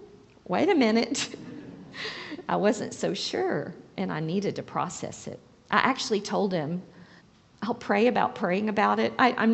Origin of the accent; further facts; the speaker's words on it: Knoxville, Tennessee, United States; I am from Knoxville, like Chris was saying, grew up there, and my husband and I, Larry, he's also from Knoxville, we met during college